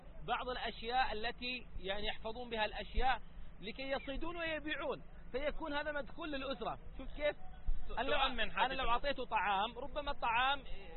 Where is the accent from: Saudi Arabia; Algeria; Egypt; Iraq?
Saudi Arabia; عندنا بالسعودية